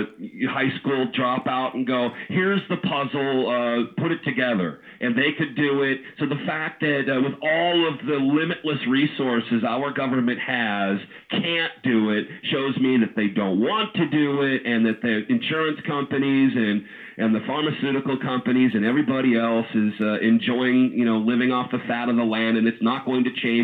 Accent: Washington, United States; when I was a kid, I grew up in Washington, which is farm area

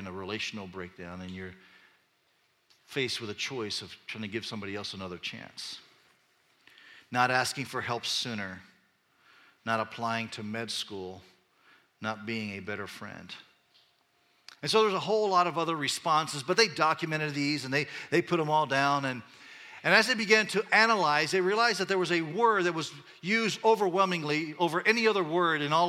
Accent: Panama; I grew up in Latin America in kind of a revolutionary period of time in the country of Panama.

